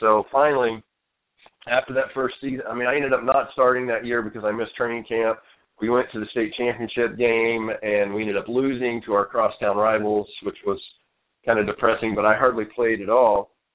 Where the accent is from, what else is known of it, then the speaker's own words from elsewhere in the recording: Fort Smith, Arkansas, United States; I live in Southern California now, but originally I am from Fort Smith, Arkansas. It's the second biggest city in the state, a whopping 85,000 strong.